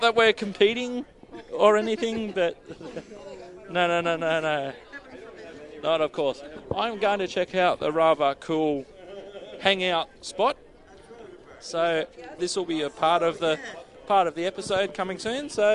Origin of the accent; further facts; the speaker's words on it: Sydney, New South Wales, Australia; accent: Australian; Don't worry about the Australian accent. It's all good.